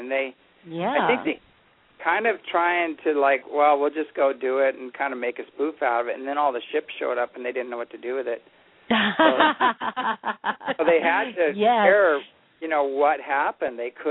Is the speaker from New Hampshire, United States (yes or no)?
no; Apple Valley, California, United States; when I was a kid, I was raised in Apple Valley, California, up in the high desert